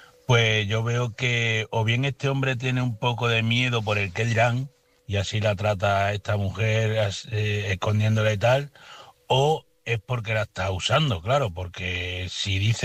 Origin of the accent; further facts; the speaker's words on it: Badajoz, Extremadura, Spain; soy de Badajoz.